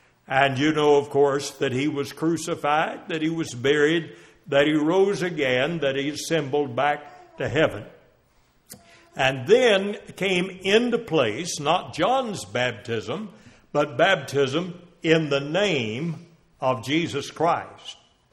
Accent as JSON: {"language": "English", "country": "United States", "tie": "born or raised there", "said": "grew up together down in Wilkes County, and we heard some good preachers back in those days."}